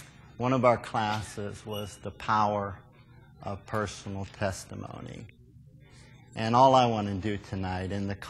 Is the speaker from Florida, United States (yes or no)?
no; Pittsburgh, Pennsylvania, United States; And I grew up in Pittsburgh, and we have we don't say you all up there, we say yins.